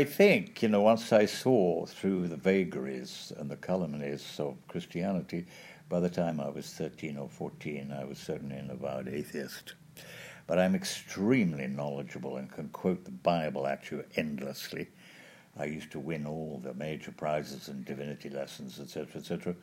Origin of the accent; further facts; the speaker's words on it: Wales, United Kingdom; now in Netherlands; I'm Welsh, living in England, educated in England, and now living in Holland and about to pick up my Dutch passport.